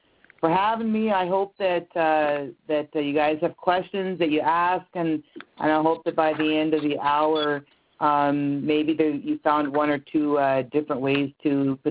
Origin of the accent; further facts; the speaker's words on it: Kingston, Ontario, Canada; also born or lived in Cambridge Bay, Canada / Baker Lake, Canada; in Kingston, Ontario. That said, I did live in Cambridge Bay, Nunavut, for 8 years. I lived in Baker Lake, Nunavut, for 2 years.